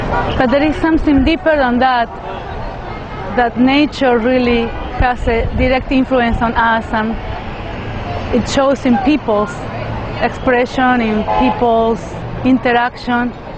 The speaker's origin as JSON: {"language": "English", "country": "Argentina", "lives_now": "Santa Cruz, United States", "said": "Originally, I'm from Argentina, but I live here in California, in Santa Cruz."}